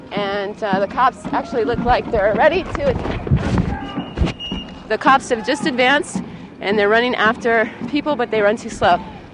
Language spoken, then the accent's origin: English; Syracuse, New York, United States; Where do I come from? I come from Syracuse, New York, Central New York.